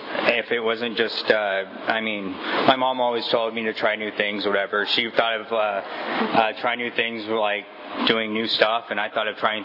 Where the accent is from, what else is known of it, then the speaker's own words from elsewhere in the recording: Kingsburg, California, United States; being that I grew up in Kingsburg, there wasn't a lot for us to do other than hang out and drink at the river.